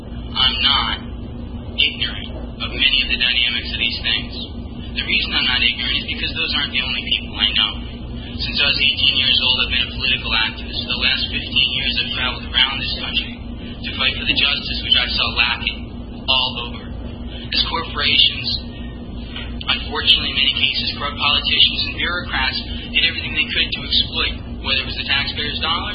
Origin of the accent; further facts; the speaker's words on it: Appleton, Maine, United States; I was born and raised in Appleton in Knox County. I've spent all of my life, except for some travel around this country and in South America, in Knox and Waldo County. I spent 10 years in Lincolnville.